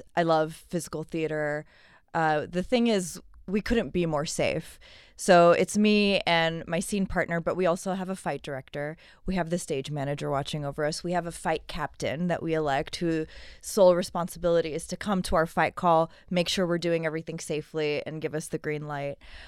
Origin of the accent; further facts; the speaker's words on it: San Diego, California, United States; also born or lived in Afghanistan; now in Tucson, United States; I was born in Afghanistan, but grew up in San Diego, California. So that's sort of what I consider hometown.